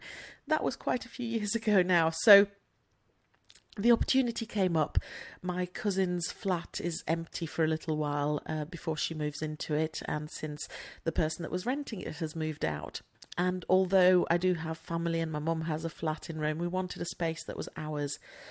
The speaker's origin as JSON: {"language": "English", "country": "Luxembourg", "tie": "born or raised there", "said": "Now, I grew up in Luxembourg with friends from all over Europe originally"}